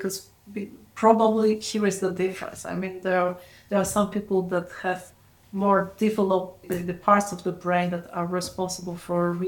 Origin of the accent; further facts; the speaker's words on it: Poland; I'm from Poland.